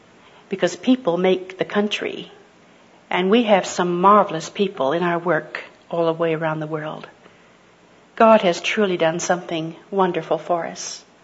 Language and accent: English; California, United States; I am from California. I hesitate to say that because I don't know if California is going to be there very much longer. I grew up there and went to Stanford